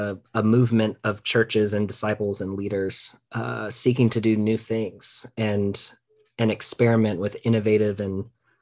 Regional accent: Chelsea, Michigan, United States; also born or lived in Ann Arbor; We lived in Ann Arbor for 5 years, and I grew up in Chelsea, which is just 20 minutes west.

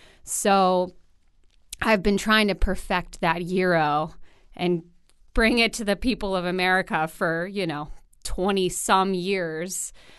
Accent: Greece; I come from a long line of incredible cooks and people who have always had this joy around the kitchen and feeding people. And the Greeks are notoriously known for feeding you

